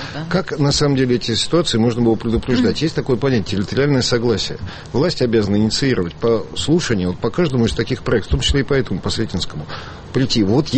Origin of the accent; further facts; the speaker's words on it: Moscow, Russia; born there; Я тоже родился в Москве